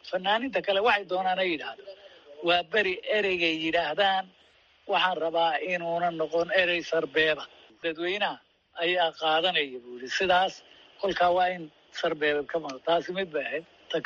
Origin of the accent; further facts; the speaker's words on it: Somali Region, Ethiopia; waxaan kusoo barbaaray dalka Ethiopia oo qoomiyad ku joogaan deegaanka Soomaalida, especially weliba Soomaalidii oromada, halkaasaan kusoo barbaaray